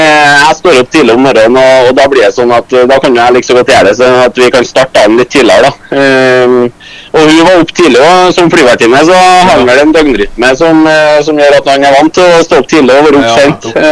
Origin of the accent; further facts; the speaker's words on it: Leksvika, Trøndelag, Norway; Jeg vokste opp i Leksvika og har hestegård i Mossvika med bestefaren min, så har vært avløser litt rundt omkring på gårda i Leksvika